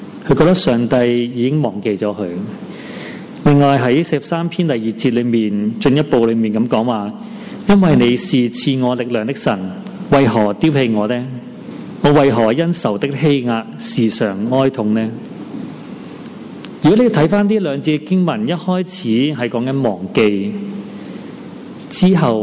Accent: Hong Kong; 因为呢个系我哋香港人嘅集体嘅回忆嚟嘅。

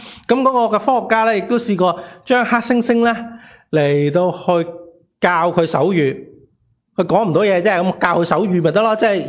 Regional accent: China; 咁我哋中國人都覺得呢啲係情有可原

